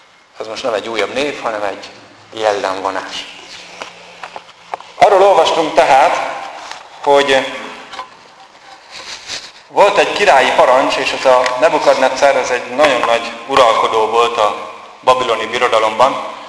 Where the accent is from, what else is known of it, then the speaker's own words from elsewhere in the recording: Szomolya, Borsod-Abaúj-Zemplén, Hungary; born there; abban a faluban, ahová születtem, Szomolyára